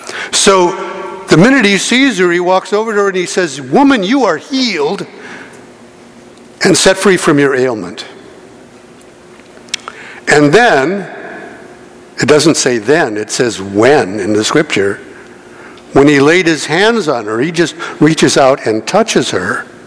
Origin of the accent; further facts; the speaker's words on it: Chicago Heights, Illinois, United States; When I was growing up, a while ago, I grew up in Chicago Heights, Illinois. Anybody know where that is? Far south suburb.